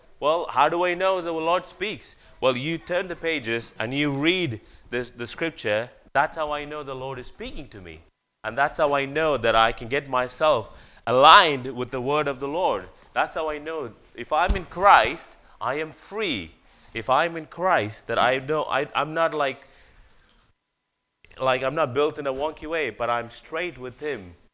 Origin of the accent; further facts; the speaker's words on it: India; You know, growing up in India, you have all sort of religion.